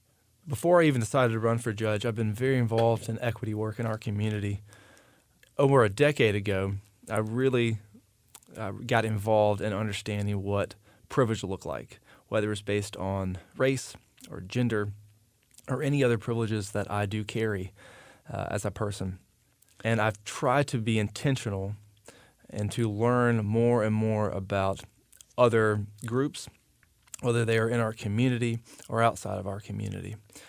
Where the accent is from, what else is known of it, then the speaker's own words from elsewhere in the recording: Carrboro, North Carolina, United States; now in Hillsborough, United States; I grew up in Carrboro, went through the Chapel Hill Carrboro school system, graduated from Carolina with a business degree